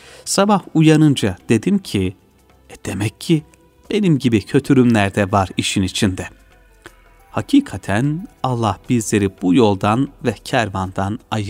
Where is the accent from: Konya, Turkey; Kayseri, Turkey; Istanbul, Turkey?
Kayseri, Turkey; also born or lived in Emmiler; 1933 yılında Kayseri'nin Erkilet nahiyesi Emmiler köyünde dünyaya gelmişim.